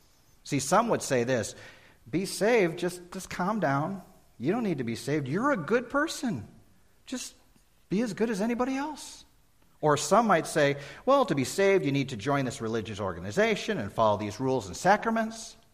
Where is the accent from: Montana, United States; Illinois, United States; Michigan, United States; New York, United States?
Illinois, United States; Chicago; That's where I grew up. I grew up in Chicago.